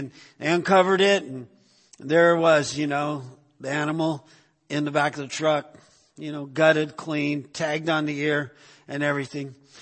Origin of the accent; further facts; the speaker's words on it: California, United States; learned a lot of things that I didn't learn growing up in California.